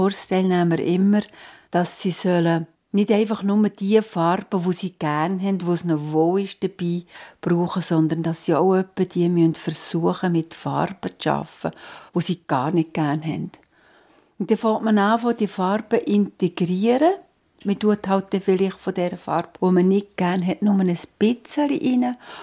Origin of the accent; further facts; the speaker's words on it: Rothrist, Aargau, Switzerland; Ich bin in Aargau, in Rotrist aufgewachsen. Ich bin aus einer Familie mit 4 Kindern und bin dort in die Schule.